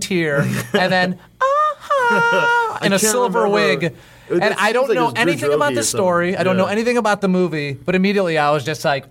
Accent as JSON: {"language": "English", "town": "Chicago", "region": "Illinois", "country": "United States", "tie": "born or raised there", "said": "I was born and raised in Chicago."}